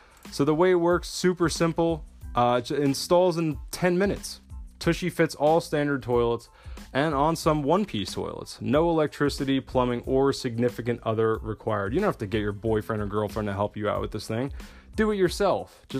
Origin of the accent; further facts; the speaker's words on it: New Jersey, United States; Getting to New York, not cheap. I come from New Jersey. Stuff ain't free.